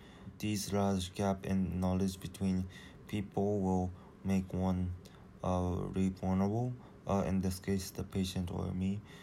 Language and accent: English; Japan; first language Japanese; English is a second language; First of all, knowledge of Japanese, which is my first language, is not used for really outside of Japan because there are few opportunities to use it.